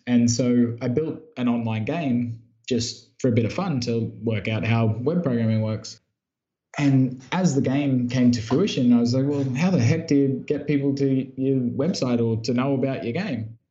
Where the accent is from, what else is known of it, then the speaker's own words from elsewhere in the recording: Brisbane, Queensland, Australia; moved away as an adult; also born or lived in Europe; now in Cambodia; If you might have picked up on my accent, I'm from Brisbane, Australia.